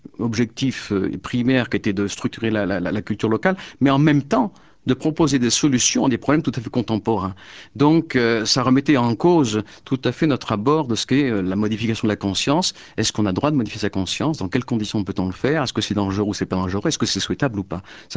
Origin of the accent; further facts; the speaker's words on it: France; now in Peru; pour quelqu'un comme moi qui vit au Pérou, dans un contexte culturel assez différent, même si je suis français d'origine, ça fait quand même 20 ans que je suis un peu éloigné